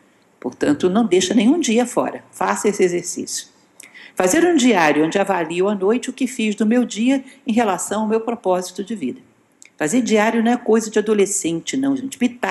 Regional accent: Rio de Janeiro, Brazil; Eu sou carioca, tem uma escada lá famosa, que é a escada da Penha.

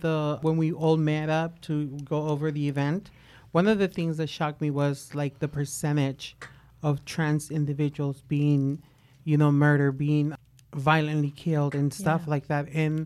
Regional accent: California, United States; I'm sorry, I'm from Cali. I'm still getting to know them.

